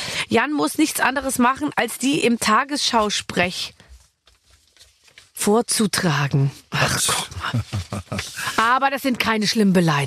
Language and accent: German; Bavaria, Germany; Ich bin ja aus Bayern.